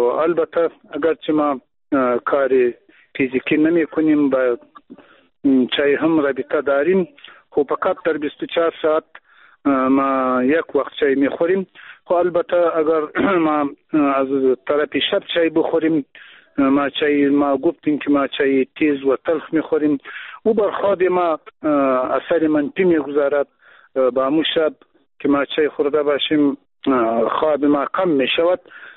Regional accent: Afghanistan; first language Pashto; Persian is a second language; البته اگر چی ما هم امو زبان مادری ما پشتو است، بعضم بادری چند گفته میتانیم کم کم

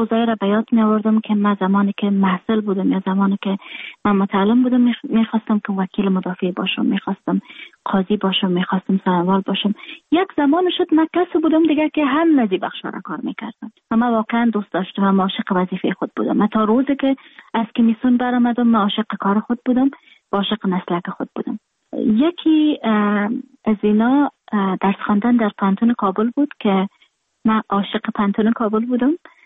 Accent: Afghanistan; moved away; من در خارج هستم، خارج از افغانستان هستم، اما اوتو لحظه ای نیست که افغانستان در قلب من نباشه

